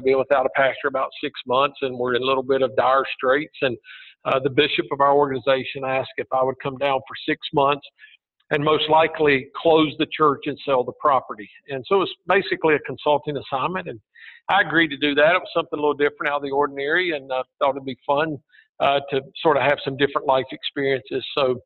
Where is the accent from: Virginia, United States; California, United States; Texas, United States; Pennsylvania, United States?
Virginia, United States; now in Atlanta, United States; Served at churches in Augusta and Atlanta and also in my home state of Virginia, and came to Atlanta in 1992